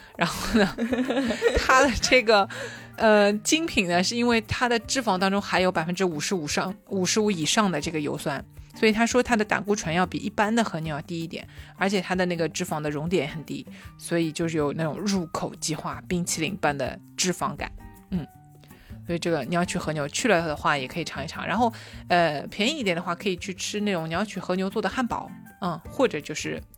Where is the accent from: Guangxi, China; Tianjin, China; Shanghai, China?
Shanghai, China; 我作为上海人，就是我们是吃大闸蟹的那种细腻嘛